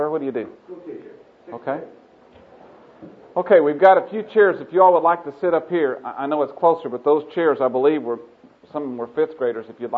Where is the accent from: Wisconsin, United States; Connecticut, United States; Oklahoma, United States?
Oklahoma, United States; Oklahoma City; I'm a businessman from Oklahoma City.